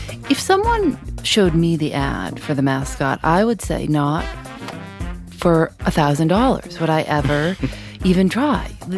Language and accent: English; Chicago, Illinois, United States; Like when I grew up in Chicago, we had all these professional sports teams, and college sports, it just wasn't a big deal.